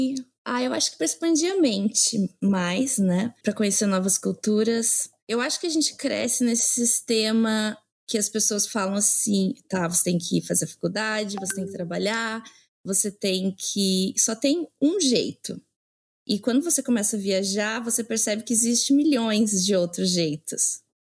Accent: Curitiba, Paraná, Brazil; now in Rio de Janeiro, Brazil; eu tenho 32 anos, né? Nasci e cresci em Curitiba. E me mudei para o Rio de Janeiro, morei um tempo lá, nessa república, com um monte de gente.

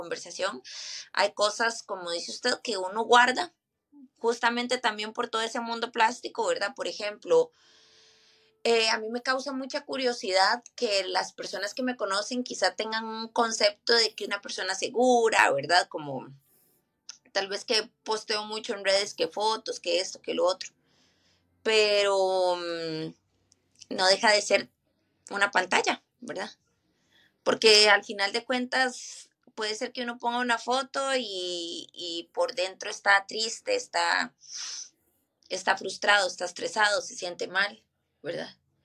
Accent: Tres Ríos, Cartago, Costa Rica; Yo soy de Costa Rica, oriunda, ¿verdad? Nativa de Costa Rica. Oriunda de la provincia de Cartago, el distrito de Tres Ríos directamente. A los de Tres Ríos nos molestan porque siempre decimos que somos una provincia.

